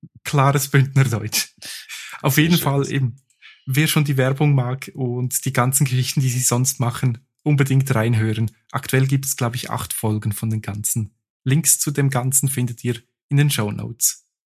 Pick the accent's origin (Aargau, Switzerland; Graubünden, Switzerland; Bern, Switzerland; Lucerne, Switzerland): Graubünden, Switzerland; Da kann man auch an meinem Heimatort vorbeigehen und sieht auch fast das Haus, also Kamin sieht man, wo ich gewohnt habe.